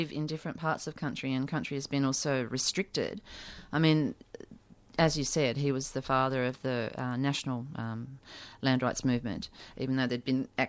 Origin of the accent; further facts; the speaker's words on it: Perth, Western Australia, Australia; born there; I was born in Perth.